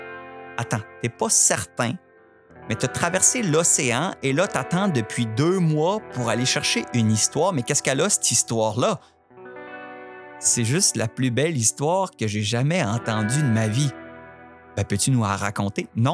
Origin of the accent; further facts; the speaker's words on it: Quebec, Canada; le compteur québécois. Je vous avais écrit un courriel cet automne.